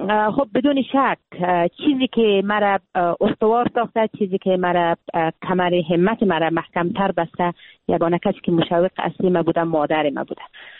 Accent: Afghanistan; ما در جنگ تولد شدیم، در جنگ بزرگ شدیم و اکنون به خاطر رسیدن به صلح ما تلاش میکنیم

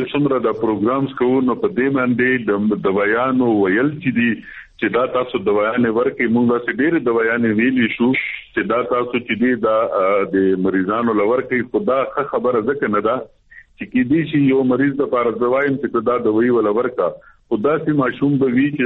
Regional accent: Khyber Pakhtunkhwa, Pakistan; ز خپل د خیبر د قبایلی سره سره تعلق ساتم زموږ وطن د غتیرا زموږ وطن دی زور چکر تکل کلا

